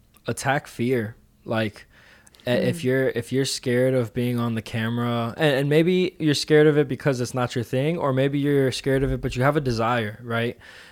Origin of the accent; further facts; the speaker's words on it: Miami, Florida, United States; So I grew up in Miami. So Florida boy, but especially Miami, the city life.